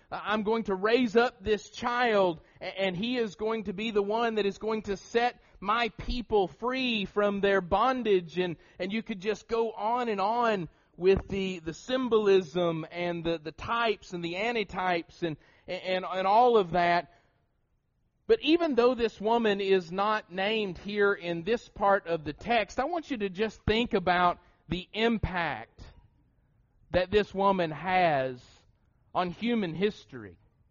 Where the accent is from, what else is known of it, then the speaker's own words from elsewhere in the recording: Appalachia, United States; accent: Appalachian American; I have lived in the southern half of the United States of America, which means my accent just simply will not allow me to call her by the way that it should be pronounced. Okay, that's the first reason, is I speak Appalachian American. That's my accent, okay?